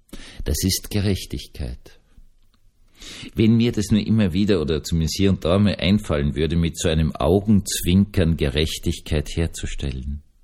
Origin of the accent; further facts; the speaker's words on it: Austria; Und jetzt bin ich Österreicher und da gibt es kein